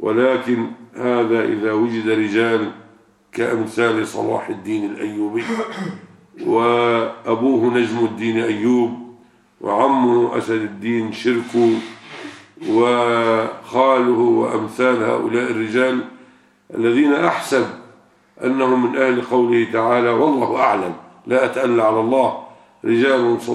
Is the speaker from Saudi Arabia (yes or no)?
no; Egypt; أم ستأتي كما يقولون عندنا في مصر في المثل العامي